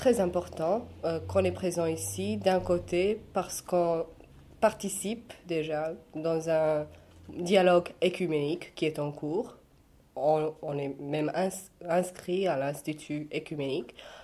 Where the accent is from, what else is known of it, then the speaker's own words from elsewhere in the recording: Smederevska Palanka, Šumadija and Pomoravlje, Serbia; French is a second language; now in Paris, France; je viens de Serbie, précisément d'une petite ville qui se trouve au sud par rapport à Belgrade, c'est Smederevska Palanka. Je suis à Paris précisément 7 mois.